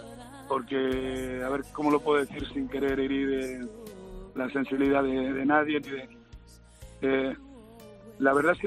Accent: Bilbao, Basque Country, Spain; Yo como buen vasco, como buen bilbaíno

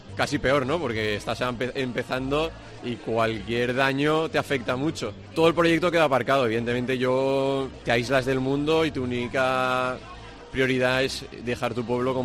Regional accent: Sedaví, Valencian Community, Spain; fui a visitar a mis padres, a mis abuelos, somos todos de Sedaví.

